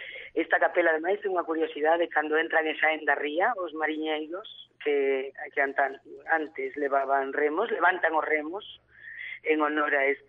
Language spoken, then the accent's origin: Galician; Galicia, Spain